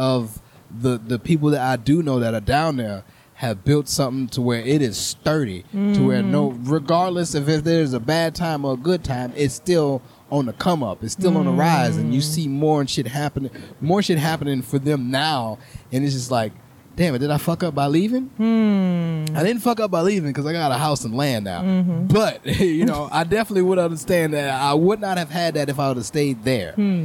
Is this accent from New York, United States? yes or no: no; New Orleans, Louisiana, United States; It seems like when I look at my city, because I'm from New Orleans. So when I look at my city, it's like we don't have clubs or anything like that.